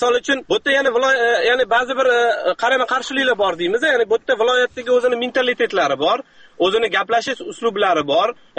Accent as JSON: {"language": "Uzbek", "region": "Tashkent", "country": "Uzbekistan", "said": "men o'zim Toshkentlikman"}